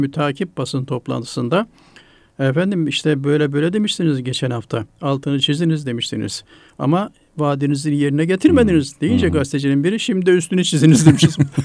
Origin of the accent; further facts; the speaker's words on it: Tokat, Turkey; kendi memleketim olan Tokat'la ilgili defterleri bildiğim kadarıyla bir kısmı yayınlandı